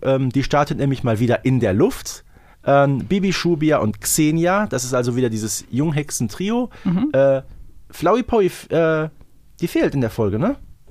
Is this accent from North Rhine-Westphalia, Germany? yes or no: yes; Herten, North Rhine-Westphalia, Germany; Die letzte Hexe aus meiner Heimatstadt Herten, 1706.